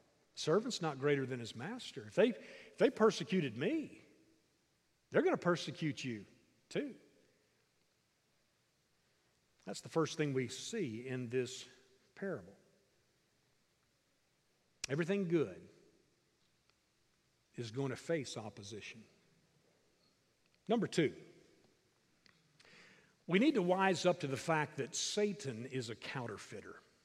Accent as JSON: {"language": "English", "region": "Kentucky", "country": "United States", "tie": "born or raised there", "said": "I grew up in Kentucky."}